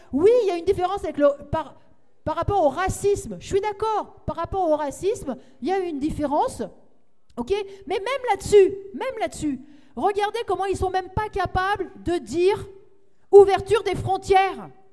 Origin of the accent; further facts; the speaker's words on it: France; Ben oui, on est tous des Français.